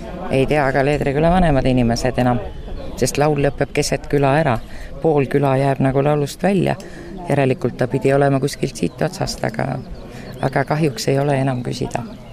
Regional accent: Saare County, Estonia; eks ma olen ikka põline saarlane nii ema kui isa poolt.

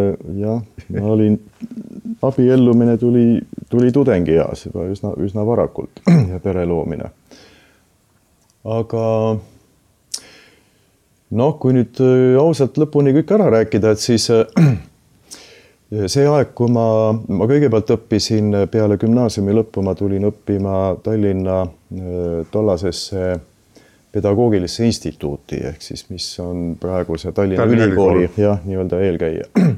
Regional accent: Saare County, Estonia; ma olen ka Saaremaalt.

